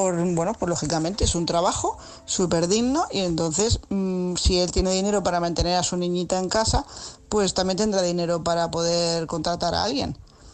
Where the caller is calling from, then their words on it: Tarragona, Catalonia, Spain; corresponsal de Tarragona